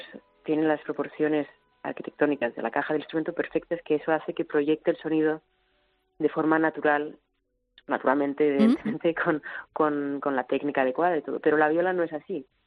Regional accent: Navarre, Spain; como buena navarra y buena cabezota

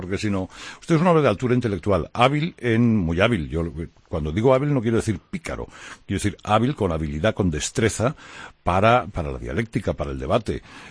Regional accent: Spain; donde está mi soberanía como pueblo español

